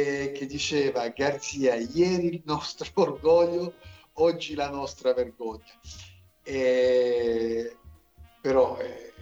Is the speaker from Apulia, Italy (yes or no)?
yes; Lecce, Apulia, Italy; io da leccese vado a Bari, come la prenderanno i leccesi e i baresi?